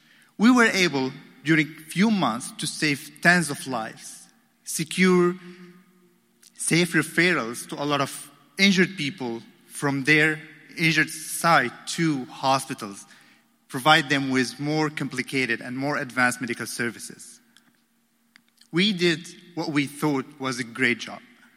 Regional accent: Damascus, Damascus Governorate, Syria; An ID, personal ID, indicates that I'm from Damascus.

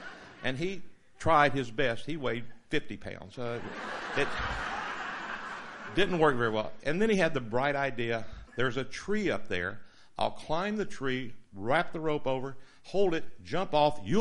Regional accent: Louisiana, United States; moved away; I was raised in Louisiana, a long way away and a long time ago.

